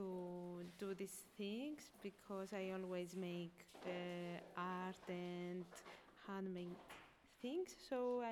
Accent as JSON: {"language": "English", "country": "Cyprus", "second_language": "English", "said": "I am from Cyprus."}